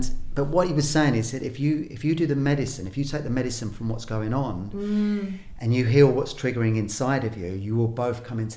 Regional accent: Balham, London, United Kingdom; We are two Londoners. I'm from Balham, West London.

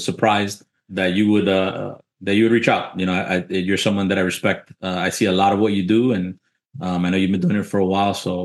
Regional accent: Cleveland, Ohio, United States; born there; my family immigrated to this country 50 mm-hmm. years ago. So I was born in Cleveland. Went through school, got out of high school, went to college

